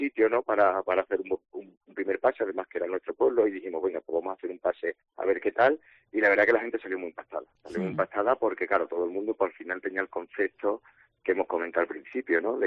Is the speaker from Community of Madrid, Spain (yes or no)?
no; Cabeza del Buey, Extremadura, Spain; Mi pueblo está pegando a Córdoba, se llama Cabeza del Buey, y no tenemos este problema.